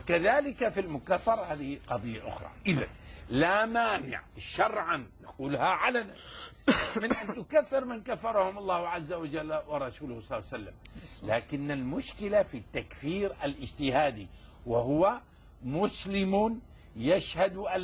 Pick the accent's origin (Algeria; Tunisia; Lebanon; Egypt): Algeria; وأنا في بلدي الجزائر أجرأ مني